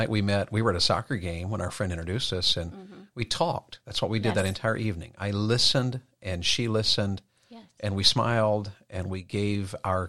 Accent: Tennessee, United States; She's from Ohio. I'm from Tennessee.

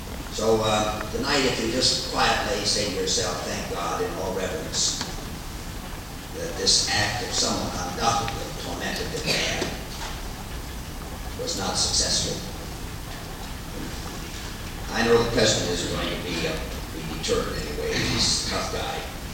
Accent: United States; As an American, I feel terribly upset about this

